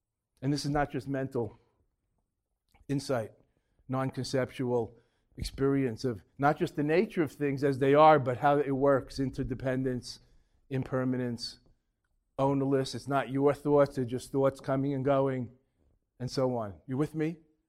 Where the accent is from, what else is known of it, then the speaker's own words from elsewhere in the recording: New York, United States; I'm from New York, so you got to think about the cockroaches.